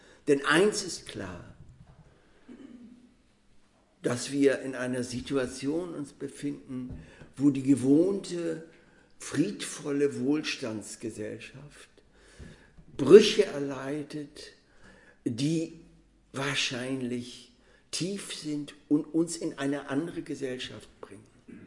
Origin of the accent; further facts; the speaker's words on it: Hamburg, Germany; born there; ich bin 1939 in Hamburg geboren, auch also an einem der Brennpunkte